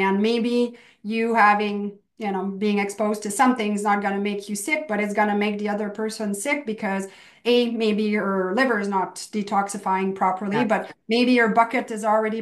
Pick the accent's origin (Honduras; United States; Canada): Canada; I'm French Canadian. I grew up eating Joe Louis poutine and Coke